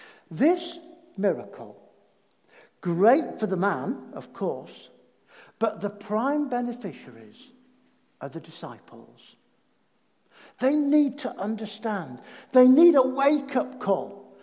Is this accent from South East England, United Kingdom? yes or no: no; Yorkshire and the Humber, United Kingdom; I'm a Yorkshireman, so it's not a neutral question.